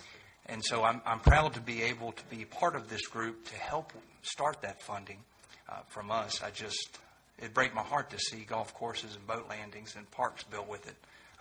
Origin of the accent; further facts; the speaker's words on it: Florida, United States; I'm from Gulf County, born and raised, fifth generation, and I care deeply about it